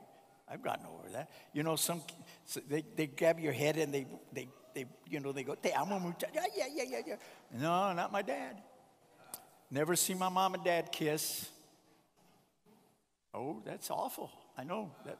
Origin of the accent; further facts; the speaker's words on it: Saginaw, Michigan, United States; We grew up in Saginaw.